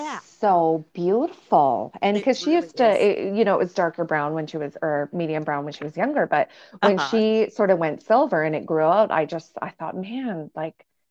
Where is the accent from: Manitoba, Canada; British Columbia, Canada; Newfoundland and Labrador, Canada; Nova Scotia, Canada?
Manitoba, Canada; Winnipeg; I mean, I grew up in Winnipeg, and I've tried to leave Winnipeg a few times, but it seems to be this vortex that just keeps pulling me back.